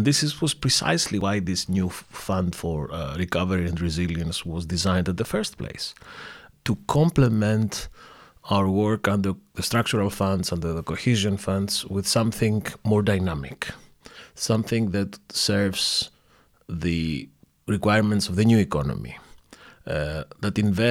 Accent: Thessaloniki, Central Macedonia, Greece; English is a second language; It's an agency that is located to my hometown, Thessaloniki.

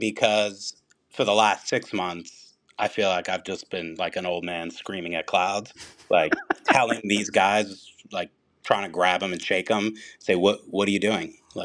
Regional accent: New York, United States; And I'm from New York, and I'm ashamed of it.

